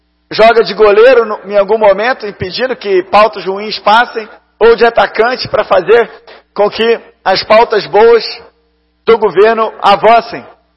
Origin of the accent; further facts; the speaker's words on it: Rio de Janeiro, Brazil; also born or lived in Salvador; eu nasci em Salvador, na Bahia, fui criado no Rio de Janeiro, meu pai era oficial da Marinha de Guerra.